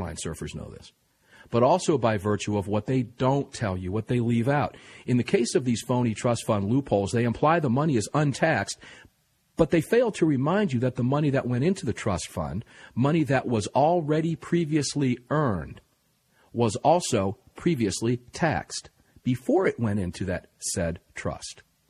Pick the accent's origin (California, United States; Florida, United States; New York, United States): Florida, United States; Tampa; now rebranded as 860 The Answer down in my hometown of Tampa, Florida